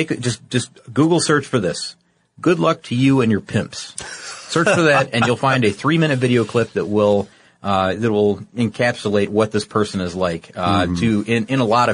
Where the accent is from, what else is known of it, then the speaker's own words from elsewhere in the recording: Midwest, United States; I said Oregon. I meant to say Oregon. I'm from the Midwest, so I say it sometimes both ways.